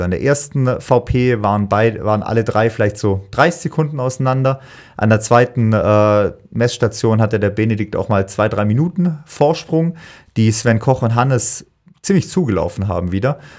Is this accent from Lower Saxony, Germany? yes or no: no; Villingen-Schwenningen, Baden-Württemberg, Germany; ich komme ja aus Villingen-Schwenningen